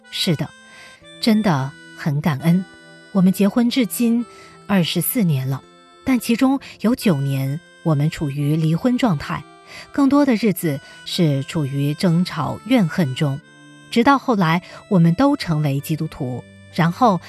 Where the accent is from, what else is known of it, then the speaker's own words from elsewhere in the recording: China; moved away as an adult; now in Hong Kong; 我老家在内地，在香港我举目无亲。